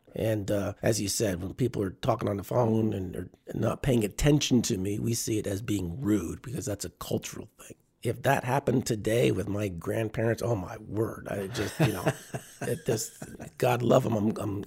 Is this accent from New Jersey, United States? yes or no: yes; New Jersey, United States; I grew up in New Jersey.